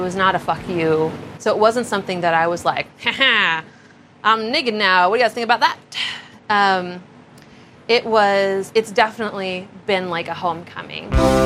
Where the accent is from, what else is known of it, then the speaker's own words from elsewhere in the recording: Grand Forks, North Dakota, United States; I grew up in Grand Forks, North Dakota. I was kind of the black sheep of the state.